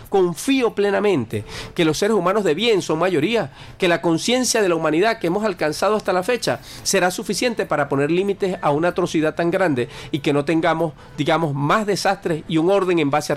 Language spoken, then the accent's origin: Spanish; Venezuela; de lo más esencial que somos como venezolanos y como latinoamericanos.